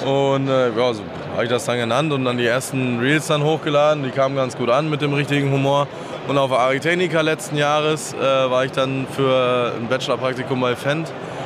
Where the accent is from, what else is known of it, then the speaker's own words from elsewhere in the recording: Minden, North Rhine-Westphalia, Germany; ich komme aus Minden, ich komme also aus dem nördlichsten Zipfel NRWs, ist nicht weit von der Messe hier, 1 Stunde.